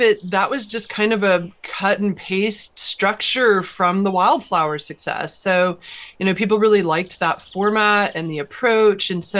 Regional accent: Midwest, United States; now in Arizona, United States; So I didn't grow up in Arizona. And when I was growing up in the Midwest

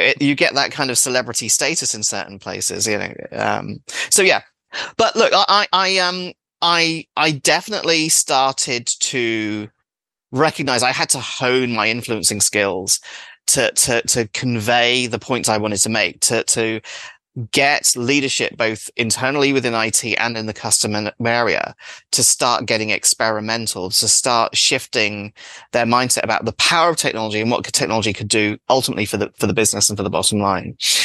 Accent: England, United Kingdom; It's all over our TV in England. Okay. That it probably doesn't have the cachet, that maybe my accent does when I'm, you know, in some rinky dink Midwest town when they've never met, an English person in real life ever.

